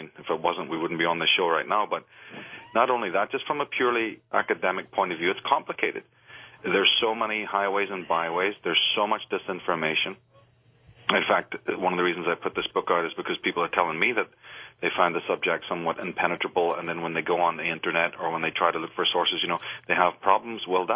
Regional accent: Ireland

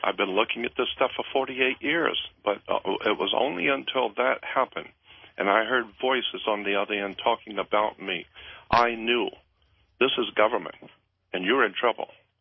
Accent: United States; what I was doing as an American was trying to enlighten my fellow man and my fellow Americans

